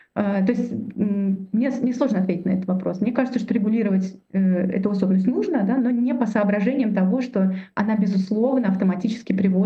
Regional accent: Saint Petersburg, Russia; Иногда мы петербуржцы, иногда мы не петербуржцы, иногда мы какие-то особенные петербуржцы.

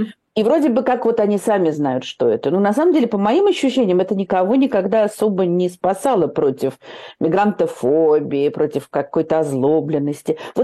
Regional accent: Russia; moved away as an adult; Мы из России.

